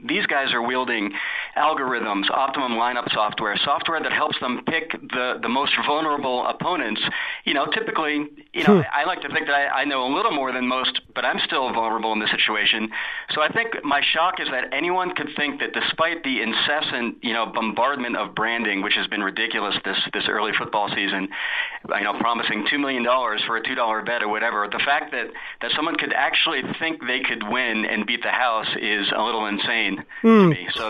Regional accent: Boston, Massachusetts, United States; I grew up in and around Boston. I was a lifelong Patriots fan going back to the Jim Plunkett days.

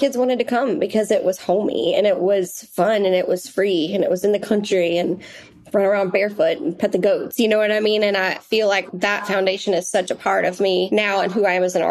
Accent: Texas, United States; It is the house that I grew up in East Texas.

